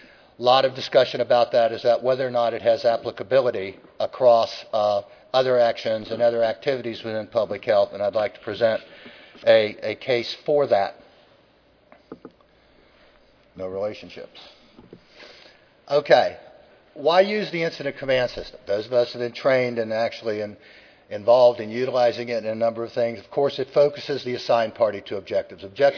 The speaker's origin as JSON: {"language": "English", "region": "Florida", "country": "United States", "said": "I can offer a couple of statements. I am from Florida."}